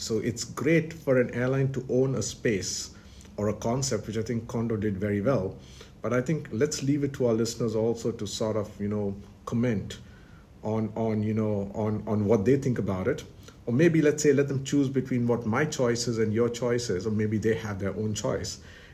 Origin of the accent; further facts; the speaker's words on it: India; my nationalistic sense kicks in, being Indian.